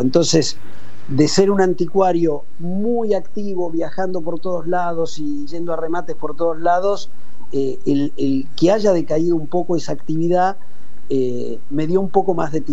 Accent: Argentina; No, pero soy argentino

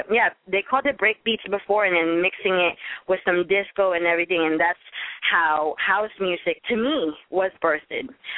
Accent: Sacramento, California, United States; now in Los Angeles, United States; I'm from Sacramento, California, and, man, I've been a dancer all my life, but came out here to L.A. about 7 years ago.

